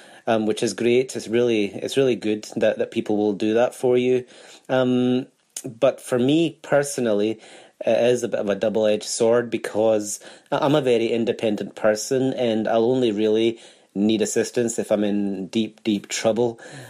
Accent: Glasgow, Scotland, United Kingdom; I'm from Glasgow

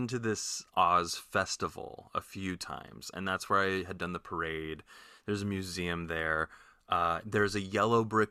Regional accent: Kansas, United States; I saw it on stage many times because I am from Kansas.

